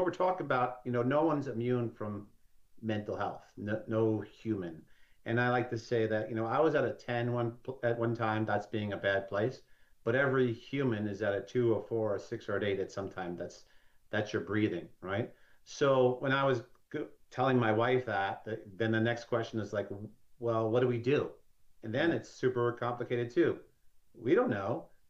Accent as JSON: {"language": "English", "region": "New York", "country": "United States", "lives_now": "Atlanta, United States", "said": "So I'm from New York, but I live in Atlanta, been here for about 30 years."}